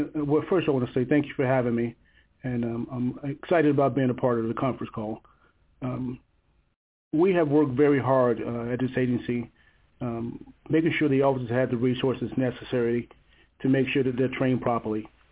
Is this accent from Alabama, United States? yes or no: no; Tampa, Florida, United States; Like you said, I grew up in Tampa, so I've seen the good, the bad, and the ugly